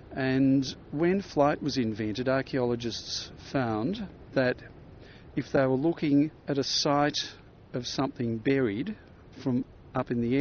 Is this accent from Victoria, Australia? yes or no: yes; Melbourne, Victoria, Australia; No, I'm not. I'm from Melbourne.